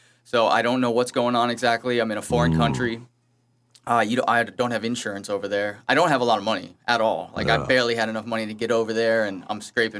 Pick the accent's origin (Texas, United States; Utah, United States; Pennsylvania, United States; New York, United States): Pennsylvania, United States; Pittsburgh; now in Vero Beach, United States; I'm from Pittsburgh.